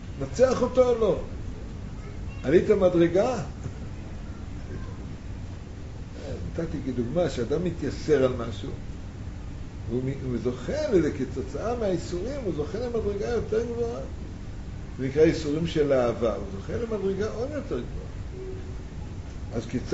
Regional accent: Mishmar HaSharon, Central District, Israel; אני בא מקיבוץ, קוראים לו משמר השרון.

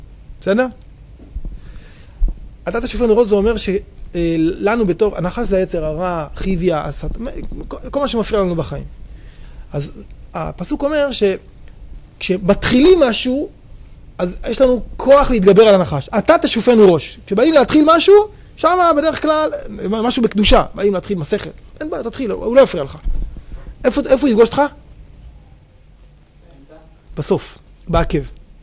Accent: Petah Tikva, Central District, Israel; אמרנו, לא, אנחנו פתח תקווה, טוב.

